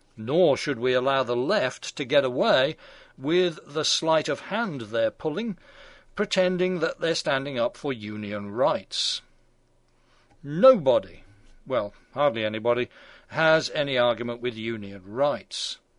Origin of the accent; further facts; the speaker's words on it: New York, United States; 41 of them college students from my home state here, New York.